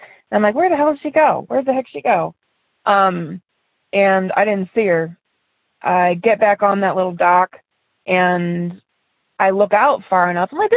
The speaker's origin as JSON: {"language": "English", "region": "Ohio", "country": "United States", "said": "I'm from Ohio, and I have two stories."}